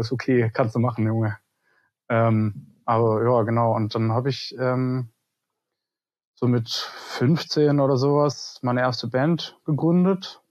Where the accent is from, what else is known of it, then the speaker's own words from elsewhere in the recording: Freiburg, Baden-Württemberg, Germany; ich, so wie meine Eltern, komme aus Freiburg und habe da mein Leben lang gelebt bis vor 10 Monaten.